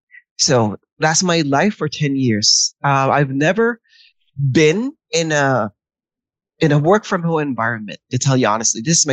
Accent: Imus, Calabarzon, Philippines; I'm actually from Imus, Cavite. And traffic here is terrible every hour of every day.

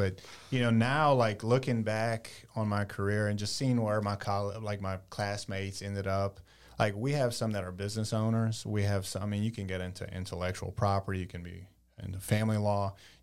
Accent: Louisiana, United States; And so, you know, being a Cajun, from Cajun country

